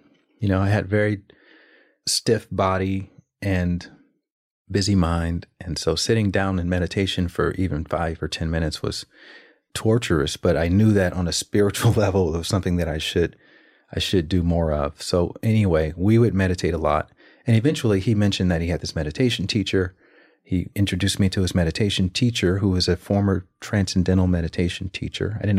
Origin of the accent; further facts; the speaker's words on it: Alabama, United States; now in Los Angeles, United States; I'm from Alabama, so there's no one in Alabama … right? But I took on the name once I moved to Los Angeles.